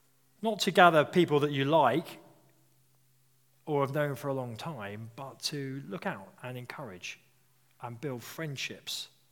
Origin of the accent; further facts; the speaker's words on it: United Kingdom; We are not good as British people at speaking truth, are we?